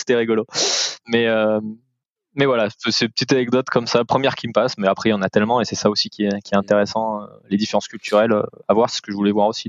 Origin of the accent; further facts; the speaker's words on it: France; c'est peut-être en tant que Français, ça fait un peu bizarre la première fois au début.